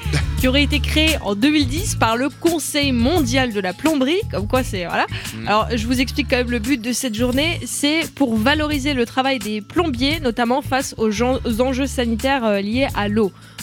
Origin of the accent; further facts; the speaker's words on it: Strasbourg, Grand Est, France; born there; Je suis née à Strasbourg.